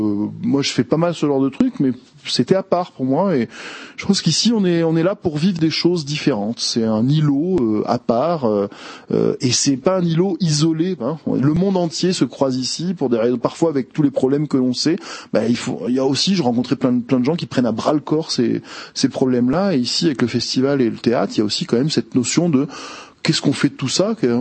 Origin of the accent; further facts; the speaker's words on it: Marseille, Provence-Alpes-Côte d'Azur, France; Je suis un vrai Marseillais de ce côté-là.